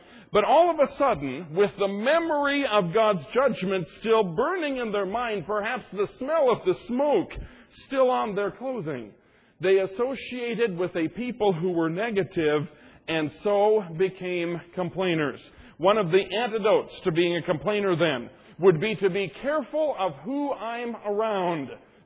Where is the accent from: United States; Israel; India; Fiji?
United States; But I guess I never realized how blessed I am to be an American.